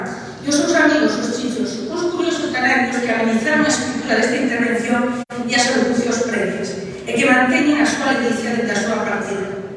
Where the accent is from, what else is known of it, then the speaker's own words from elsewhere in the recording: Galicia, Spain; Agradezo ao vicepresidente e á conselleira por entregarme esta gran honra como galega e científica.